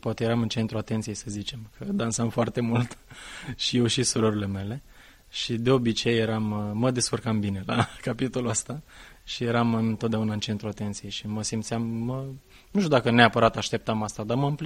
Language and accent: Romanian; Mangalia, Constanța County, Romania; am crescut pe litoral, acolo m-am născut, în Mangalia.